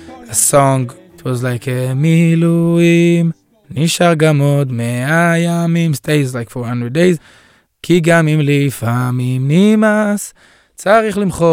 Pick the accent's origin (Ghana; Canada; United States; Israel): Israel; Jerusalem, Jerusalem District; 28, born and raised in Jerusalem, a rapper, a musician, and since the 7th of October, a miluimnik and a combat soldier.